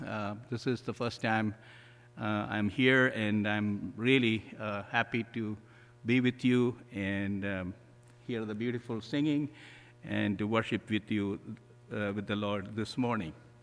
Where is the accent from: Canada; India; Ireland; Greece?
India; English is a second language; moved away as an adult; now in United States; I came from India to this country about 38 years ago, study in Pittsburgh Theological Seminary.